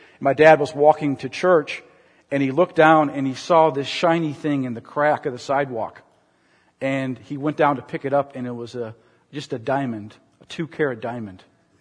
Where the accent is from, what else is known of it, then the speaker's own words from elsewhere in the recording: Minnesota, United States; some things that I experienced in my family growing up in Minnesota